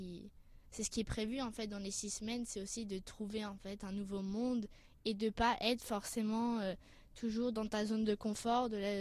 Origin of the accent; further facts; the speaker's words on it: France; also born or lived in Singapore; je suis française et je suis née à Singapour, donc qui est située en Asie.